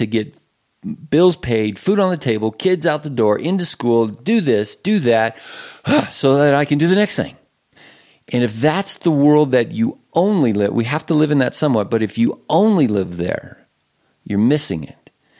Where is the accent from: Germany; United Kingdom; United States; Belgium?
Germany; I grew up in Germany